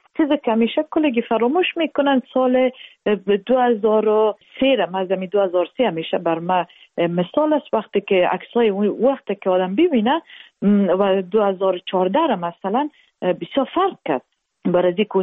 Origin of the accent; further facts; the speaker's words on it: Afghanistan; همه ما افغان هستیم